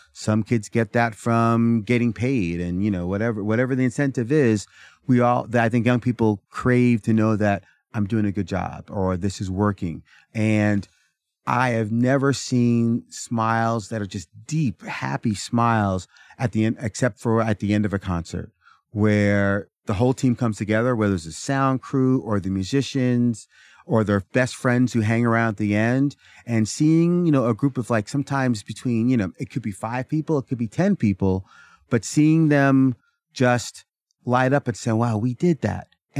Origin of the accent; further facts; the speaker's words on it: Portland, Oregon, United States; I grew up in Portland, Oregon